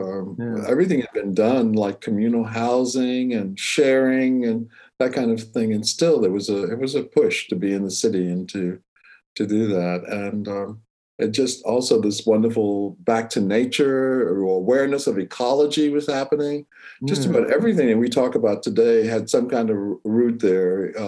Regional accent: Baltimore, Maryland, United States; also born or lived in New York; now in California, United States; before I came to California, I lived in the East Coast. I was born and raised in Baltimore, Washington area, and New York.

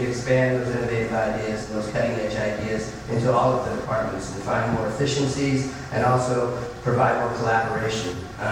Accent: Del Mar, California, United States; I was born and raised in Del Mar, which is a small town, used to be a small town in North County, San Diego. I lived there all the way up until college.

